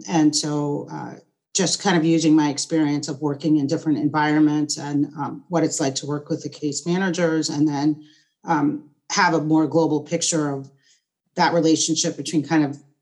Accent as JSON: {"language": "English", "region": "East Coast", "country": "United States", "lives_now": "Seattle, United States", "said": "I've been in Seattle for, 8 years? Started at the VA. I'm from the East Coast, so started at the VA and then moved out here"}